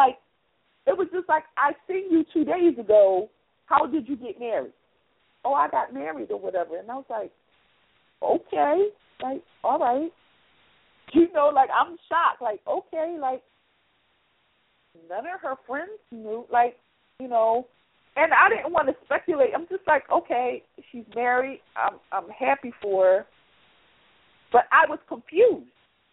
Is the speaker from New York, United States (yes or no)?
no; Philadelphia, Pennsylvania, United States; I grew up in West Philadelphia, which was, you know, as they call it, Little Mecca, because, you know, we had so many Muslims here.